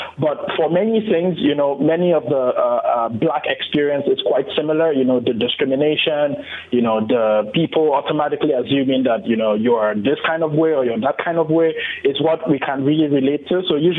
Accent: Nigeria; I come from Western Africa because I'm Nigerian

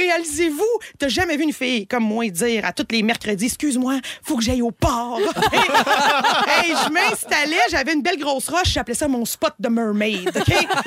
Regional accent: Toronto, Ontario, Canada; j'ai grandi à Toronto.

